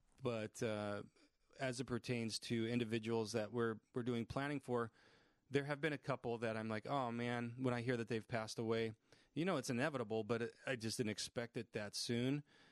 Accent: Willcox, Arizona, United States; also born or lived in Basin City, United States; And then ultimately, he moved the family down to Wilcox, Arizona. And that's where I really grew up. I consider that's where I grew up.

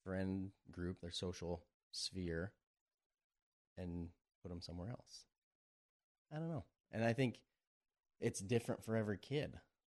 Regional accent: Washington, United States; now in New Mexico, United States; We moved from Washington State to New Mexico. And that one, you know, both Chelsea and I were born and raised in Washington State.

